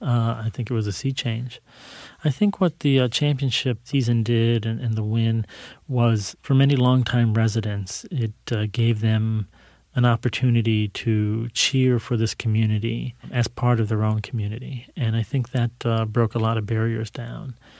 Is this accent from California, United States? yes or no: no; Ann Arbor, Michigan, United States; I had felt alienated and separated from everyone growing up in Ann Arbor. When there were few Latinos in the Midwest